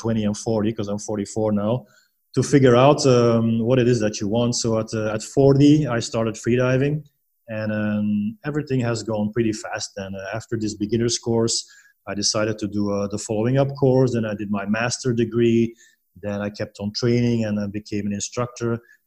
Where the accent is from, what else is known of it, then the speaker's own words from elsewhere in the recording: Belgium; Yeah, so I'm originally from Belgium.